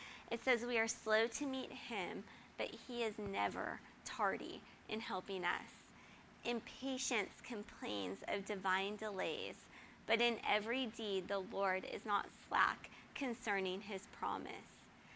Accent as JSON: {"language": "English", "region": "California", "country": "United States", "lives_now": "Texas, United States", "said": "I didn't think I would end up in Texas when I'm from California, but God so faithfully brought me here."}